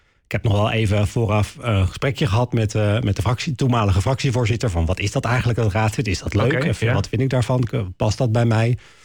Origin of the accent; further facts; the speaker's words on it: Haarlem, North Holland, Netherlands; Ik kom uit Haarlem